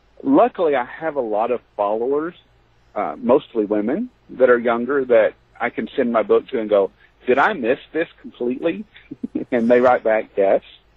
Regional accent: Tennessee, United States; I'm from the South, I'm from Tennessee

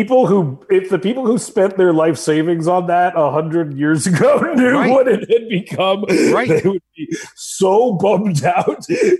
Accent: Vancouver, British Columbia, Canada; Vancouver, British Columbia. Yeah.

